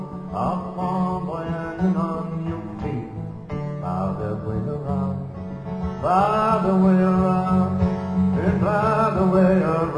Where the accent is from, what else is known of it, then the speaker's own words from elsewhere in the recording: Croydon, London, United Kingdom; Now, I would love to sound like … I don't. I'm from Croydon, not Mississippi. And so I've had to adapt.